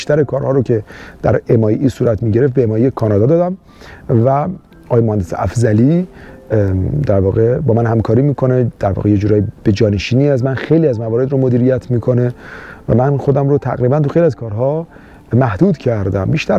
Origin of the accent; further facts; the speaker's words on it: Iran; گفت کجایی هستی پس؟ Where are you from؟ گفتم که I'm Persian. پرشیا.